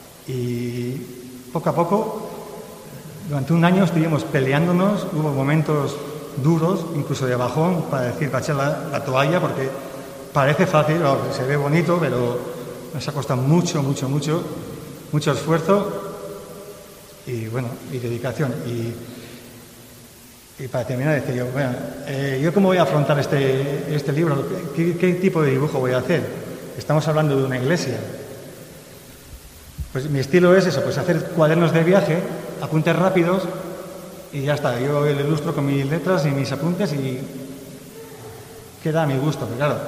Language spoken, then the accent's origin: Spanish; Vitoria, Basque Country, Spain; Yo soy de Vitoria y no podía venir a Laredo.